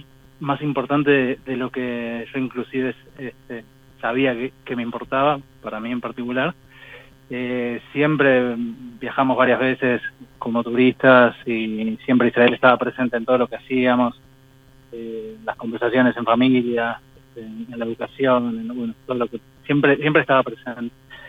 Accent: Montevideo, Uruguay; moved away as an adult; now in Argentina; yo nací en Uruguay, Montevideo, en 1982, 10 de marzo, y bueno, crecí ahí prácticamente hasta toda mi niñez, mi juventud, hasta los 27 años, que me mudé a Argentina. Siempre me educaron con una educación muy muy judía y muy sionista

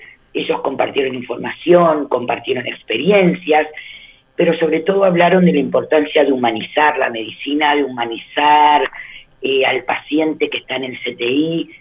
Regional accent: Uruguay; como uruguaya, el orgullo, la emoción y el agradecimiento es enorme. Pero como judía, bueno, es indescriptible.

